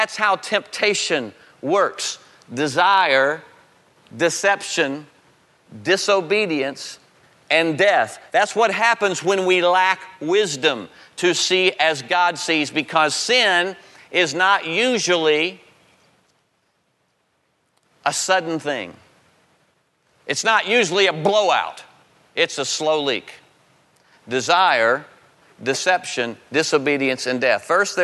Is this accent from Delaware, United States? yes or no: no; Florida, United States; When I grew up in Florida, and my dad and I would spend just about every Saturday morning fishing.